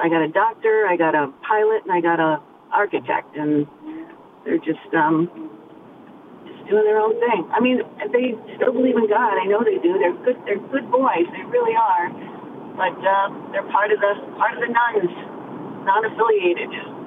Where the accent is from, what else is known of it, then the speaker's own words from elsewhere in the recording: Parsippany, New Jersey, United States; Oh, my gosh, yes, okay. I grew up in Parsippany, so...